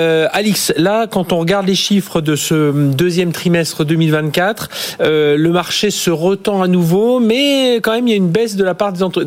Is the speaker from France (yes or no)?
yes; Paris, Île-de-France, France; En tant que Parisien, on sait tout ce que c'est que le nid de poule sur la route et tout ça.